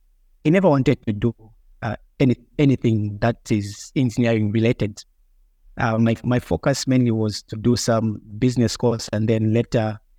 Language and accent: English; Zambia; I'm a biomedical engineering technologist, and I'm from Zambia.